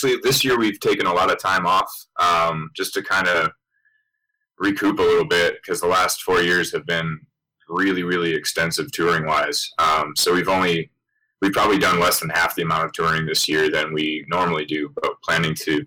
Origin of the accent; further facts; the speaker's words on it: Wisconsin, United States; I'm from Wisconsin.